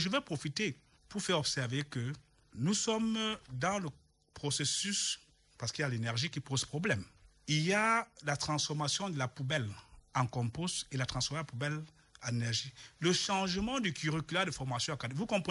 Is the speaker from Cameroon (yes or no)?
yes; Cameroon; je souris parce que je suis l'enfant du Cameroun.